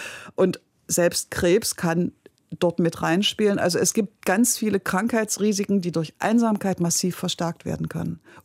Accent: East Germany, Germany; Ich hatte ja als Ossi ein lebenslanges Berufsleben

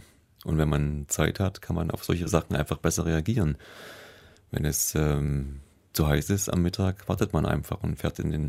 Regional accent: Halle, Saxony-Anhalt, Germany; Ich bin aufgewachsen in der Nähe von Halle, in der ehemaligen DDR. Und war 14, als die Mauer fiel.

